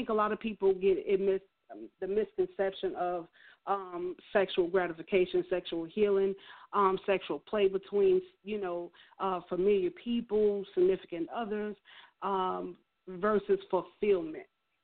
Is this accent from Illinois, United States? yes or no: yes; Chicago, Illinois, United States; I grew up in Chicago. I don't really care to be in the snow.